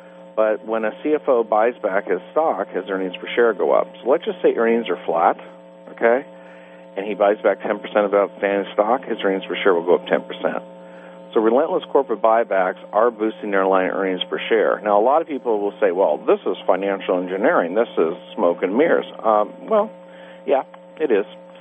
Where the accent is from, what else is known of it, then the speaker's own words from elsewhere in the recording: California, United States; Well, it's pretty simple. I'm from California